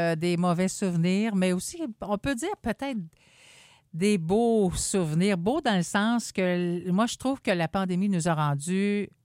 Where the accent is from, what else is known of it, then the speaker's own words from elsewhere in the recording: Quebec, Canada; Dont plus de 21 000 chez nous au Québec